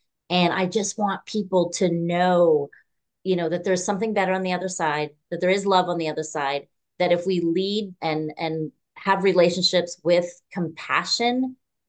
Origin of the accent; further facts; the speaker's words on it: New Jersey, United States; Well, I grew up in New Jersey with two parents who, let's just say it was a volatile relationship.